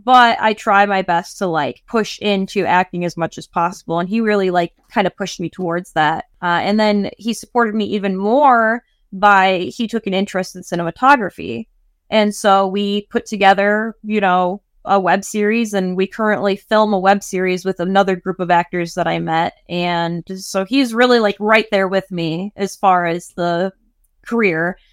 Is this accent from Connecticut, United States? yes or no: no; Michigan, United States; And I went to a fine arts camp in Michigan because I'm originally from Michigan.